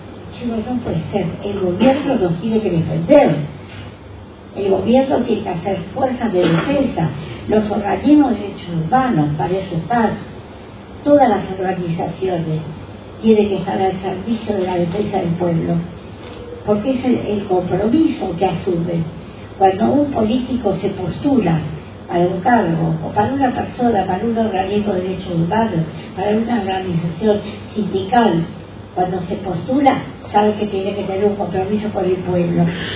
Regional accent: Argentina; me causó mucha vergüenza como argentina

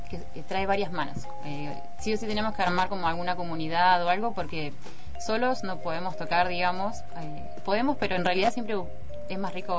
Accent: Neuquén, Argentina; Luciana y yo somos de Neuquén y también estamos acá.

